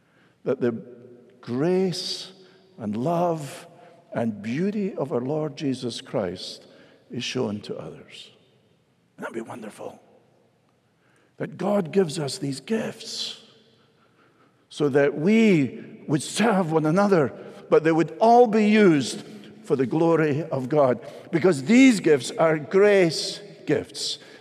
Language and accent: English; Scotland, United Kingdom; I was brought up in Scotland that real men didn't wear jewelry.